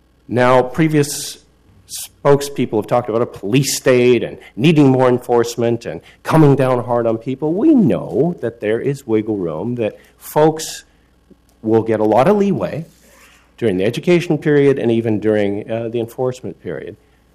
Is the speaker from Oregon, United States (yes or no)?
yes; Coos Bay, Oregon, United States; also born or lived in Eugene; now in Portland, United States; I've been a 24-year resident of Portland. I was born in Eugene, came of age in Coos Bay.